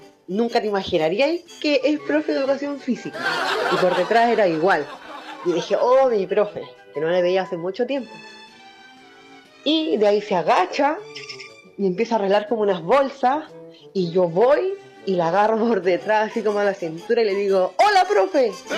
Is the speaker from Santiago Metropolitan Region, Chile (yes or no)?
no; Puerto Montt, Los Lagos, Chile; yo soy de Puerto Montt y una vez viajé a ver a mi familia.